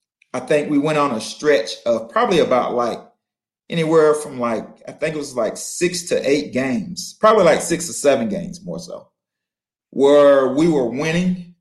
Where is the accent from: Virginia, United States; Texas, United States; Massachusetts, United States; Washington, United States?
Virginia, United States; Chesapeake; Maryland was 4 hours from home. ECU, 2 hours away from my hometown in Chesapeake, Virginia.